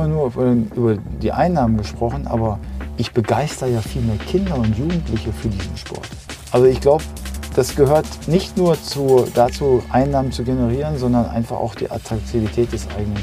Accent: North Rhine-Westphalia, Germany; ich komme aus dem Ruhrgebiet

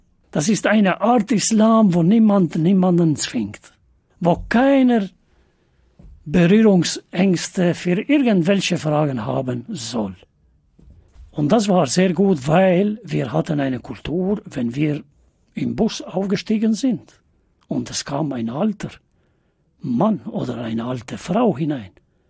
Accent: North Macedonia; Ich komme zum Beispiel aus Nordmazedonien. Nordmazedonien ist auf dem Balkan.

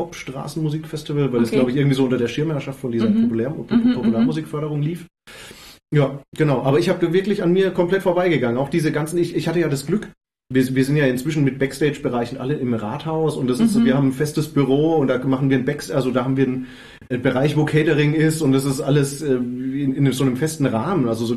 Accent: Würzburg, Bavaria, Germany

